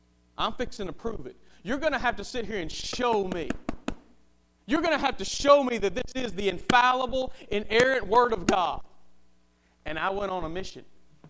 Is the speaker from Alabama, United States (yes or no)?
yes; Millbrook, Alabama, United States; I grew up in a great church. I grew up in Victory Baptist Church in Millbrook, Alabama.